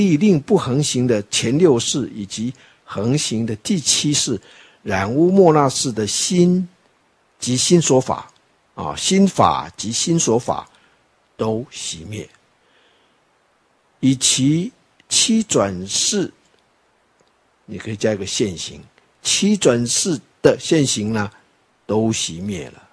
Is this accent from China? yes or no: no; Taiwan; 但是我们台湾人或是老中啊都一样，你只要把你的家门口打开